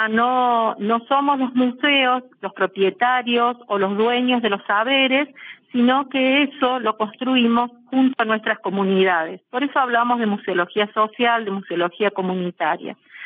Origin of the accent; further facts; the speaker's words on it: Argentina; en mi país, en Argentina